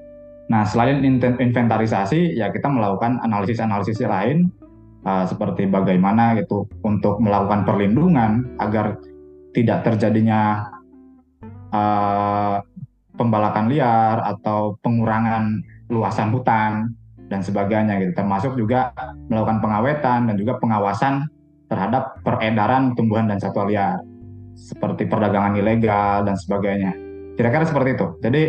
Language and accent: Indonesian; West Java, Indonesia; sebagai orang yang tinggal di Jawa, kebetulan saya orang Jawa Barat gitu kan.